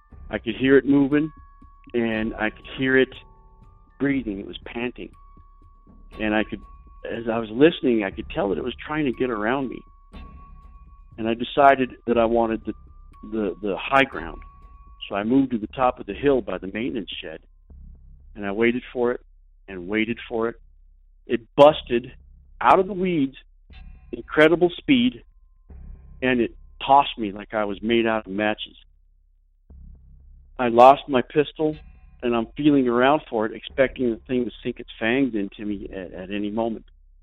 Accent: New Mexico, United States; I'm from New Mexico.

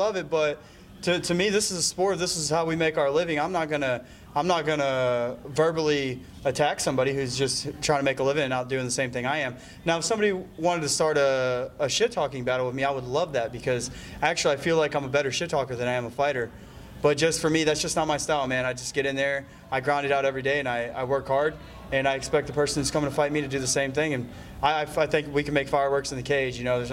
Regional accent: Texas, United States; Well, I'm from Texas, training in Florida

